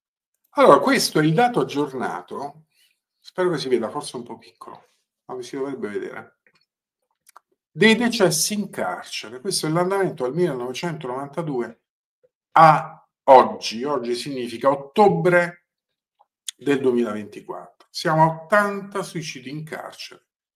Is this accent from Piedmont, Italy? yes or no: no; Salerno, Campania, Italy; Io non sono di Napoli, sono di Salerno, come molti di voi sanno, e tra l'altro ho vissuto per una parte della mia infanzia in una provincia di Salerno, a nord di Salerno, che è molto più vicina a Napoli